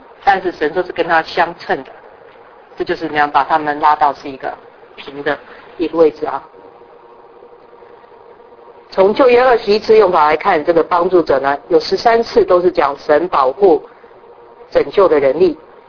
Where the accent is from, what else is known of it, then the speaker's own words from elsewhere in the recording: China; 我想到我们中国人聪明，早就有一个成语说一个门当户对